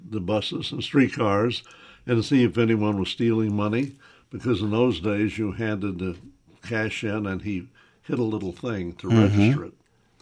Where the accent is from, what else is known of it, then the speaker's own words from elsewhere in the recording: Memphis, Tennessee, United States; I read that and I thought, wait a minute, I grew up there